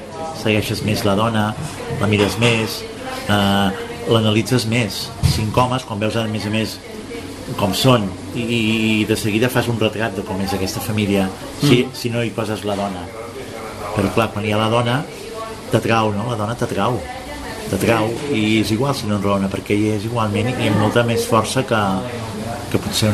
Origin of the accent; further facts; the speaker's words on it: Sabadell, Catalonia, Spain; no som de Barcelona, jo vinc de Sabadell